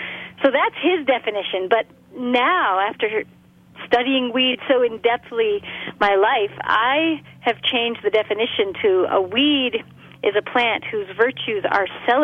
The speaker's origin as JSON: {"language": "English", "town": "Durango", "region": "Colorado", "country": "United States", "tie": "born or raised there", "said": "So I grew up in Durango, Colorado"}